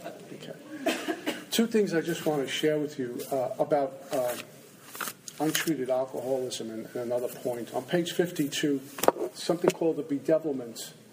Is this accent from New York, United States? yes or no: yes; Brooklyn, New York, United States; You can tell I'm from Brooklyn, right?